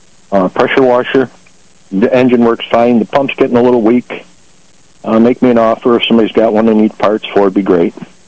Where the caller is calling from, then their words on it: Attica, New York, United States; From Attica.